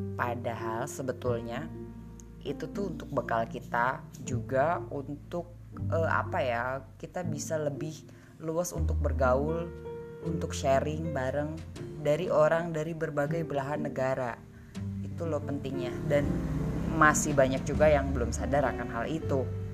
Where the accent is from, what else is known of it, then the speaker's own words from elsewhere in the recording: Bandung, West Java, Indonesia; Apalagi di kota gue, kota Bandung ini adalah terkenal juga dengan kota wisatanya dan yang banyak turis asing.